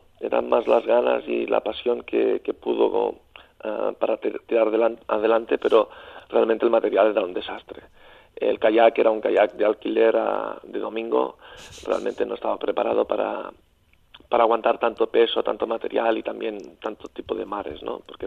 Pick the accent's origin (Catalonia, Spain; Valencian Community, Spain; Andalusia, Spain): Catalonia, Spain; born there; mi pueblo natal no está en la costa y no tengo tampoco vista directa al mar, sí que me llevaban los veranos ahí en las playas de la Costa Brava.